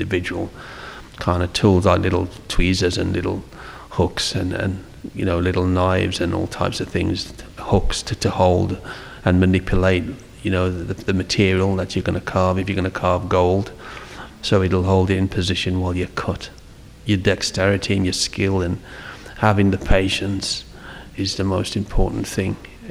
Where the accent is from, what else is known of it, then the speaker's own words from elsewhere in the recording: England, United Kingdom; born there; I was born in England